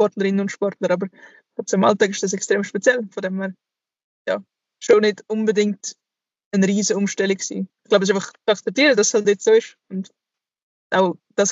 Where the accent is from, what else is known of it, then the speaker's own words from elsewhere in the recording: Aargau, Switzerland; vor allem im Aargau, wo ich aufgewachsen bin, immer an daheim bin.